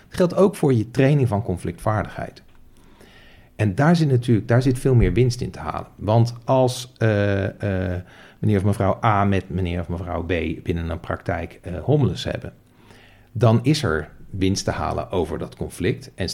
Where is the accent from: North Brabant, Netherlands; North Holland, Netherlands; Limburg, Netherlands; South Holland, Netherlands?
South Holland, Netherlands; Rotterdam; Hey, in Rotterdam, ik kom uit Rotterdam. Wij zeggen, ik het leuk vinden, ik het niet leuk vinden